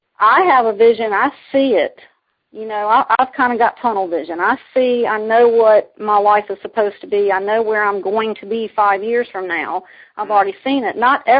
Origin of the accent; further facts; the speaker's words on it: Suffolk, Virginia, United States; Well, again … I'm from Suffolk, Virginia.